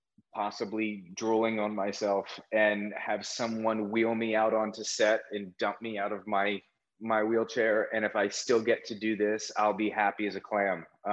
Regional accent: Philadelphia, Pennsylvania, United States; which, growing up in Philly, Pittsburgh is like, it's another country because you're 6 hours away in a different part of the state. They're not part of us.

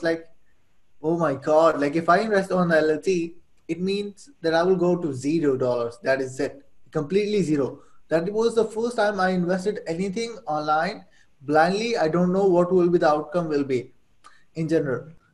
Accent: Saudi Arabia; moved away as an adult; now in Pakistan; I was born and raised in Saudi Arabia. I lived over there and spent my whole life over there. If I'm talking about whole life, until I was 18.

